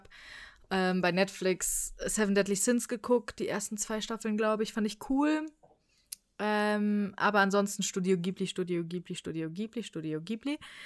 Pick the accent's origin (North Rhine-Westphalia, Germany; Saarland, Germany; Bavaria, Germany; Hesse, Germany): Hesse, Germany; Frankfurt; aber eigentlich, ich bin Frankfurter, ich wollte gerade sagen Frankfurter Bub, aber ich bin kein Frankfurter Bub.